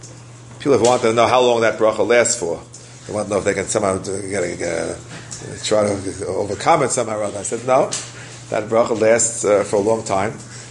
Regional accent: New York, United States; I grew up in Queens on a simple block in Kew Garden Hills when I moved in 1958.

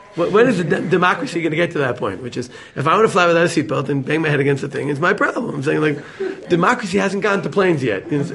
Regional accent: New York, United States; I'm from New York.

